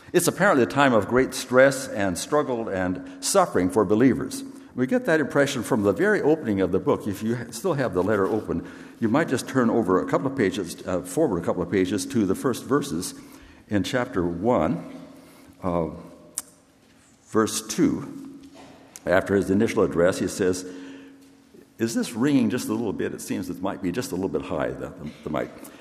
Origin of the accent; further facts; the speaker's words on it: Kansas, United States; because I'm from Kansas, as many of you know